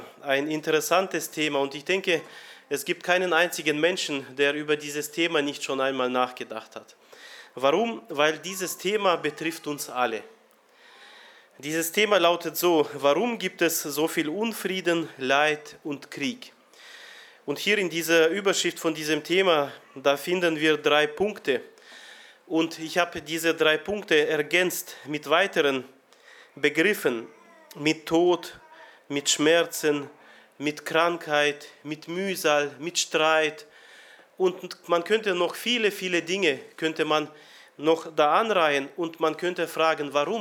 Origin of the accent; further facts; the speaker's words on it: Germany; ich komme aus Deutschland, aus der Gemeinde Riedlingen.